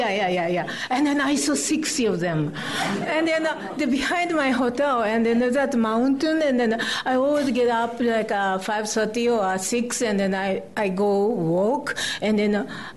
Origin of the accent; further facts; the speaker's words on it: Japan; now in California, United States; I was born in Japan, and I grew up in Japan, and then the reason I went to California to live was to see the coyote.